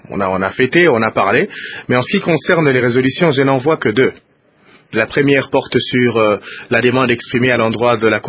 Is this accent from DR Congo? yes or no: yes; DR Congo; le terme babysitting, c'est vrai que nous ne l'acceptons pas en tant que Congolais